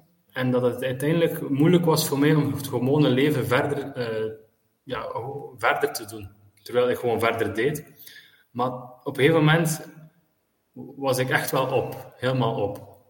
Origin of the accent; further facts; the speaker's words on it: Bruges, West Flanders, Belgium; now in Syria; Ik ben monnik en priester in een klooster in Syrië, het klooster van Mar-Jacoub. Ik ben afkomstig uit Brugge en ik woon hier al 14 jaar.